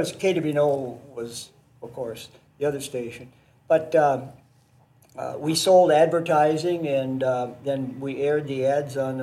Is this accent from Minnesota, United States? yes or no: yes; Winona, Minnesota, United States; Well, I was born in Winona, and when I was 7 years old, the family moved to a farm up on Garvin Heights.